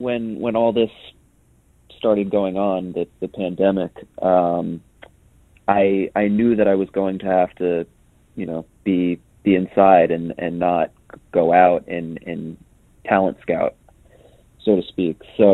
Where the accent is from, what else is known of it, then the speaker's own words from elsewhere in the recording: New York, United States; I'm born and raised in New York. I don't have an accent for whatever reason. I've always wished I had an accent.